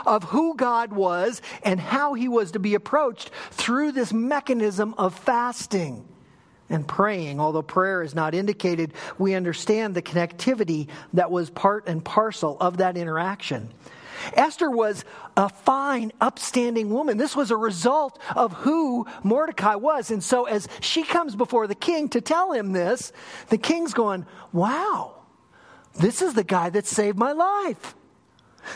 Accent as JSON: {"language": "English", "town": "Sun Valley", "country": "United States", "tie": "born or raised there", "said": "Living and growing up in Sun Valley, I saw a lot of that."}